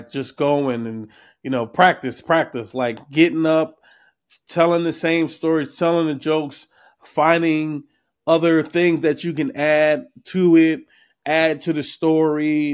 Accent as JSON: {"language": "English", "town": "Philadelphia", "region": "Pennsylvania", "country": "United States", "tie": "born or raised there", "said": "Man, Philly is a funny city. Like Philly is, you can definitely, I grew up in Philly"}